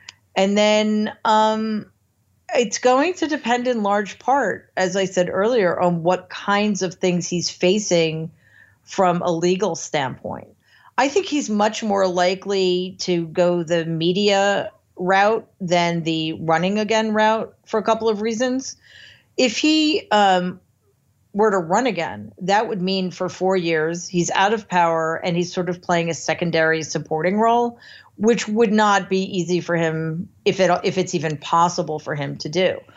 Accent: United States; So, as an American, it's been a quite devastating experience.

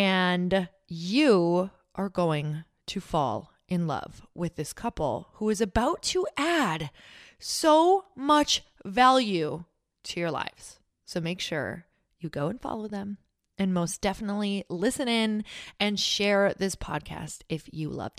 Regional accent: Midwest, United States

